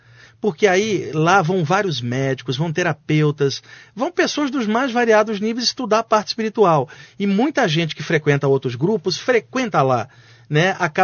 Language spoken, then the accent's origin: Portuguese; Rio de Janeiro, Brazil; now in São Paulo, Brazil; Quando eu vim para São Paulo, eu sou do Rio de Janeiro, eu estou aqui em São Paulo desde 89.